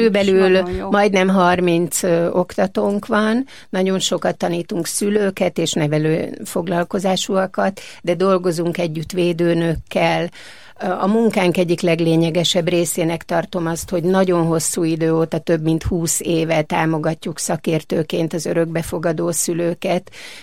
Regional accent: Hungary; Viszont magyarok vagyunk, és a magyar élethelyzetekkel foglalkozunk.

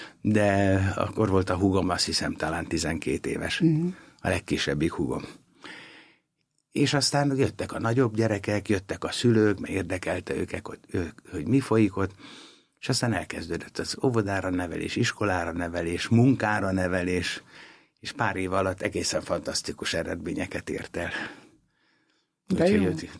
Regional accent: Kiskőrös, Bács-Kiskun, Hungary; akkor már megvetették a lábukat Kiskörösön, és ott születtünk 8-an testvérek, és egy meghatározó család voltunk a nagyközség, aztán később város életében.

